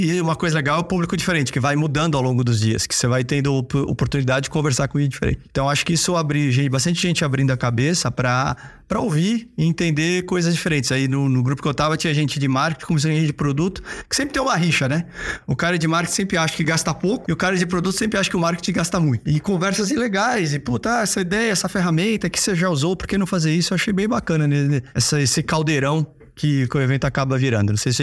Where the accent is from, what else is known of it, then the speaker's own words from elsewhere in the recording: Brazil; Que eu acho muito legal como brasileiro e patriota que eu sou.